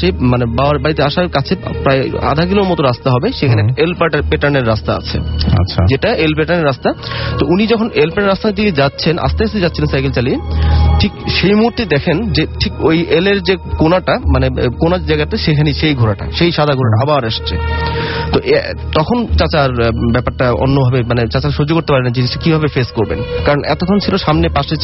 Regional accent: Dhaka, Dhaka Division, Bangladesh; আমি Mohammadpur Japan garden থেকে এসেছি।

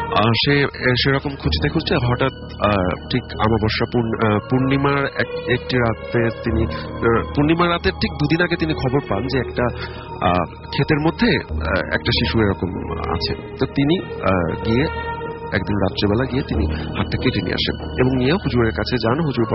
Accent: Baliakandi, Dhaka Division, Bangladesh; now in Dhaka, Bangladesh; আমার গ্রামের বাড়ি রাজবাড়ির বালিয়াকান্দিতে ঘটা একটি ঘটনা

